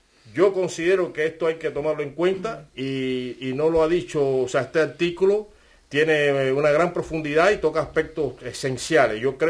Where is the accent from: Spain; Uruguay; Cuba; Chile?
Cuba; moved away; llevo años como otras cubanas y cubanos que residen en el exterior y tienen hijos nacidos en distintos países, tanto en Estados Unidos como en Europa